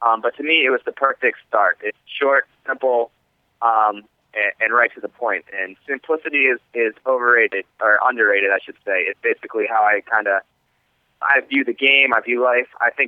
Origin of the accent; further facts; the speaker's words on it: Baltimore, Maryland, United States; obviously I grew up in Baltimore, so I'm an avid Ravens fan, Orioles fan, and I love sports across the board.